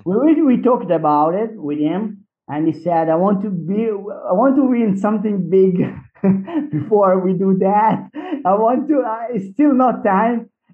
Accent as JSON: {"language": "English", "region": "Tuscany", "country": "Italy", "second_language": "English", "said": "Maybe because we are both from Tuscany, I don't know"}